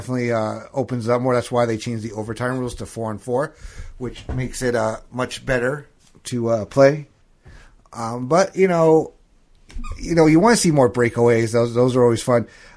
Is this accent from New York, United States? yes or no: yes; New York, United States; I'm from New York. Didn't grow up watching a lot of basketball because my dad's not into it.